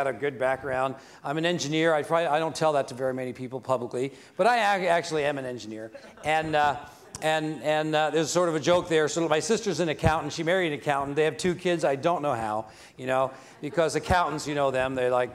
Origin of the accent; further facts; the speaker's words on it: Arizona, United States; And I grew up in Arizona, and I was big into sports and athletics.